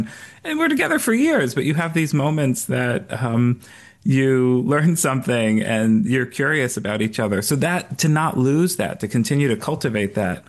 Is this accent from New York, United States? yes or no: yes; New York, United States; I grew up in New York. People travel an hour to get to work.